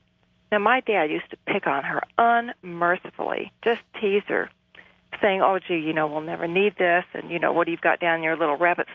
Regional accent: Midwest, United States; Growing up in the Midwest, we went through ice storms, tornadoes, blizzards, power outages, and at least two floods.

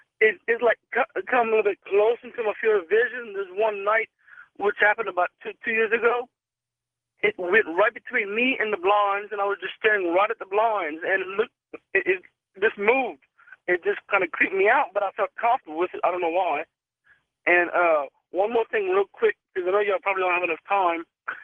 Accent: Lafayette, Louisiana, United States; I am from Lafayette, Louisiana.

